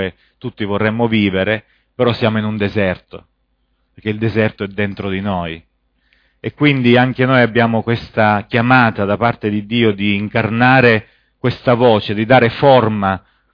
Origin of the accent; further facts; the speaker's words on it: Sicily, Italy; Noi veniamo dalla Sicilia